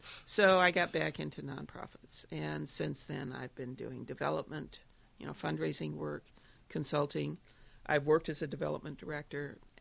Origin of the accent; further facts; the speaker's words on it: Tacoma, Washington, United States; I grew up in Tacoma, then went to school in Wisconsin and lived in Oregon, and then came back after I got divorced. Chose to come back to Tacoma.